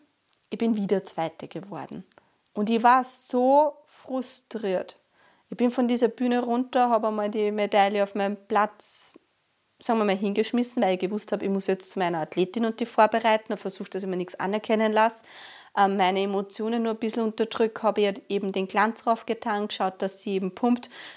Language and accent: German; Austria; deswegen kannst du direkt als Österreicherin zur WNBF Worlds fliegen.